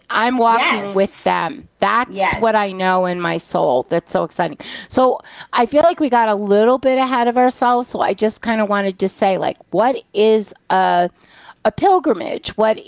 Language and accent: English; New York, United States; I mean, I grew up in New York.